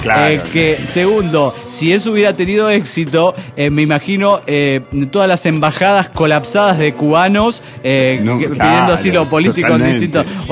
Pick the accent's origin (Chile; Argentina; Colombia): Argentina; Trenque Lauquen, Buenos Aires Province; moved away as an adult; now in Santa Rosa, Argentina; me gustaría contactarme con el desintegrado que está en Trenquelauquen, ya que yo soy nativo de ahí.